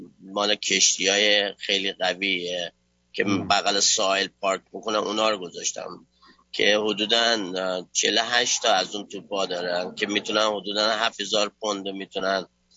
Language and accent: Persian; Iran; moved away; 96 از ایران اومدم، هیچ وقت ایران نبودم تا 96